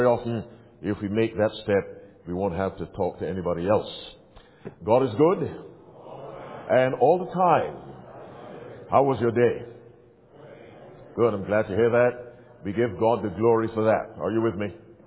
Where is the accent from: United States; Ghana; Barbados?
Barbados; wrote me from Barbados, which is where I'm from originally. And I was delighted to know that someone in my home country was listening.